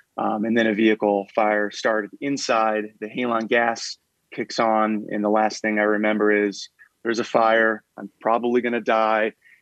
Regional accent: Ottumwa, Iowa, United States; So growing up in Ottumwa

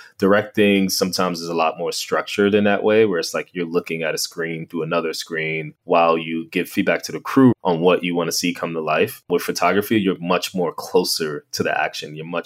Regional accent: New York, United States; now in Los Angeles, United States; I mean, being a New Yorker and coming out to LA is kind of a challenge

